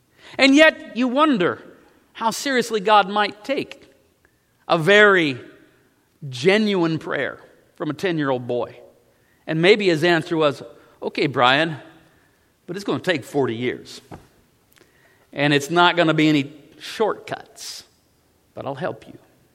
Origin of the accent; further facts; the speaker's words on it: Savannah, Missouri, United States; Growing up in the First Baptist Church in Savannah, Missouri, as a child, I was not always fully engaged in the sermon.